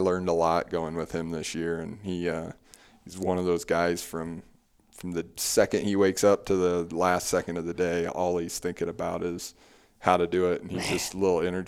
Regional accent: Iowa, United States; that interaction to me is like why I moved here from Iowa.

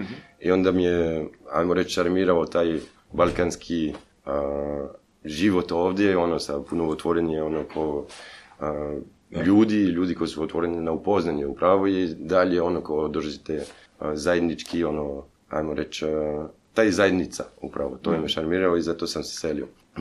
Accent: Belgium; Croatian is a second language; moved away as an adult; now in Croatia; ja sam došao iz Belgije, upravo rođen Belgijanac, i ajmo reći to tako, čisti Belgijanac, ono kako možemo to reći. I selio sam se prije 14 godina u Hrvatskoj

